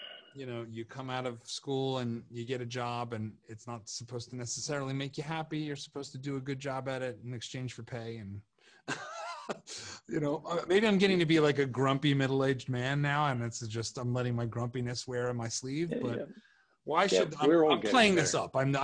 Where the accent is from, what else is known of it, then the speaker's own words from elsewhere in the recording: Northeast, United States; now in Texas, United States; I grew up in the Northeast and now I live in Texas, and I moved down here for reasons and I'm happy with it